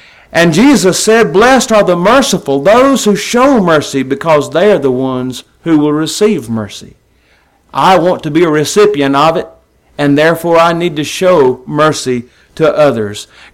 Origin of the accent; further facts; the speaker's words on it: Tupelo, Mississippi, United States; A preacher friend of mine, with whom I grew up in the Verona congregation just outside Tupelo, was not always faithful to the Lord.